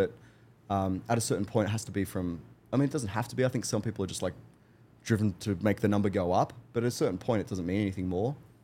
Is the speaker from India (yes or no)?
no; Newcastle, New South Wales, Australia; Everyone comes to my hometown of Newcastle, which is kind of a small town